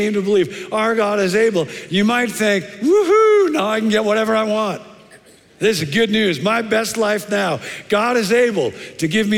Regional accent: Rockford, Illinois, United States; Years ago, I was back in my hometown, Rockford, Illinois, getting a haircut, and I was in graduate school at the time

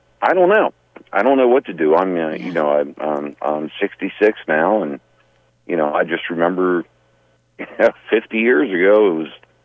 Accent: Baltimore, Maryland, United States; You know, I grew up in Baltimore City back in the 60s and early 70s, and it was a completely different world.

